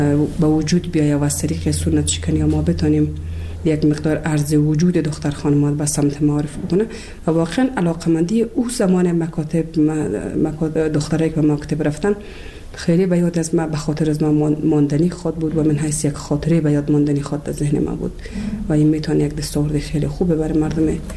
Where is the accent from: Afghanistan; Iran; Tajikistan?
Afghanistan; Kabul; also born or lived in Bamyan; از ولسوالی شیبر ولایت بامیان هستم. در سال 1356 در یک خانواده روشن فکر من در ولایت کابل به دنیا آمدم و تحصیلات خودم در کابل با پایان رسادم تا صنف 12